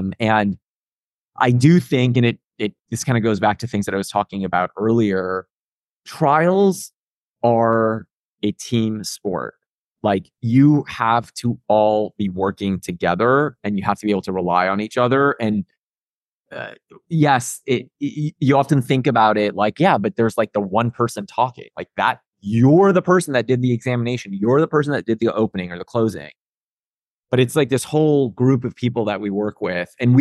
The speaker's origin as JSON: {"language": "English", "town": "Chicago", "region": "Illinois", "country": "United States", "tie": "born or raised there", "said": "You know, I'm really proud of my roots and my upbringing, but, you know, growing up in Chicago and not having a lot of resources to rely on"}